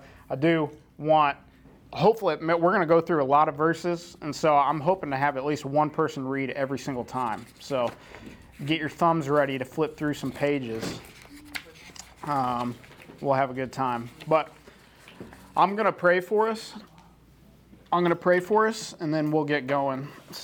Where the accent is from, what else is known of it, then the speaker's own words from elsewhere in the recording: Illinois, United States; but I grew up in Southern Illinois. It's basically the outskirts of the Bible Belt.